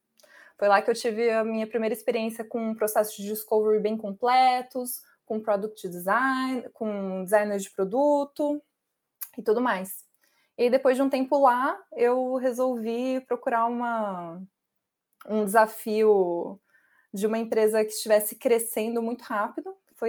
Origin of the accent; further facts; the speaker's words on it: Mogi das Cruzes, São Paulo, Brazil; born there; eu nasci em Mogi das Cruzes, aqui pertinho da capital de São Paulo.